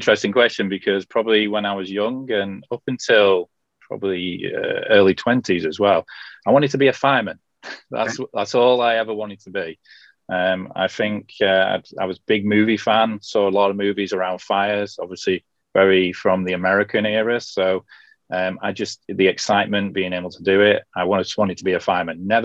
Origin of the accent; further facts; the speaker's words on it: Southport, North West England, United Kingdom; So I remember way back when working in Southport, which was my hometown at the time.